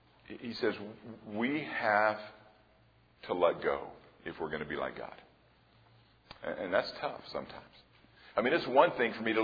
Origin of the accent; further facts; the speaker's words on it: Tampa, Florida, United States; because that certainly was one of the greatest facets of growing up in Tampa.